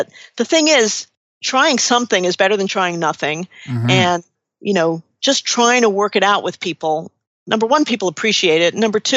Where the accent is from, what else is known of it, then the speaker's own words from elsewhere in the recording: New York City, New York, United States; And maybe part of that's because I'm from New York City